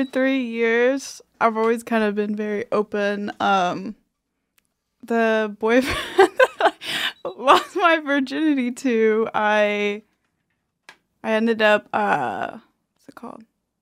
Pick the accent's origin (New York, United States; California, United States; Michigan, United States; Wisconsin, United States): New York, United States; New York. Upstate, though. The upstate. Shitty part.